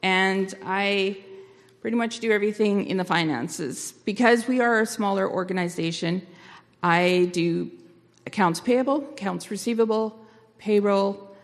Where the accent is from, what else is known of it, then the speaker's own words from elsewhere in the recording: Blumenort, Manitoba, Canada; I grew up in Blumenort. Some of you are going to recognize me from there.